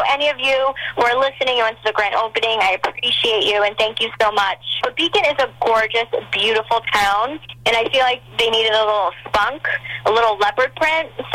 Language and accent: English; Marlboro, New York, United States; you know, I grew up in Marlboro. I always wanted to bring something back to where I grew up